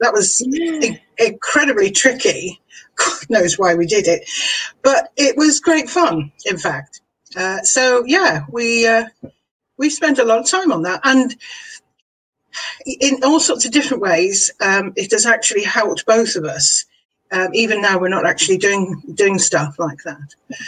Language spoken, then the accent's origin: English; Brighton, South East England, United Kingdom; I'm a citizen from Brighton.